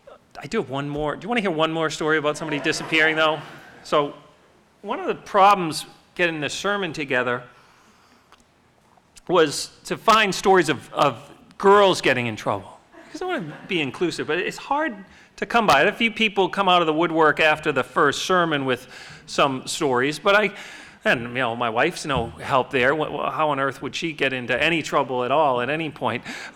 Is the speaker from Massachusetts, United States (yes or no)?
yes; Dorchester, Massachusetts, United States; Another occupational hazard of growing up in Dorchester was when you had your one football and it went over the tee tracks